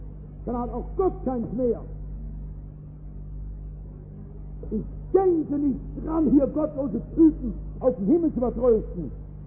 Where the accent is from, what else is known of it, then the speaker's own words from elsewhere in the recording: North Rhine-Westphalia, Germany; verzeihen Sie, ich bin aus dem Ruhrgebiet